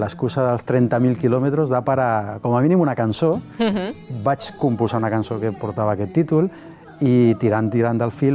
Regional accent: Viladecans, Catalonia, Spain; Jo soc de Viladecans i per tant soc veí del Delta

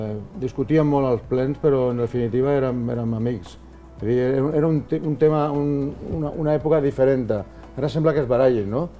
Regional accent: L'Hospitalet de Llobregat, Catalonia, Spain; Som de l'Hospitalet tots aquí.

